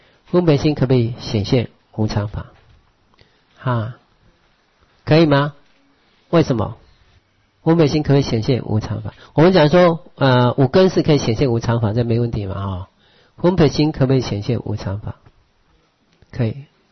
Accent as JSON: {"language": "Chinese", "country": "Taiwan", "said": "我们台湾人比较标准比较低啦"}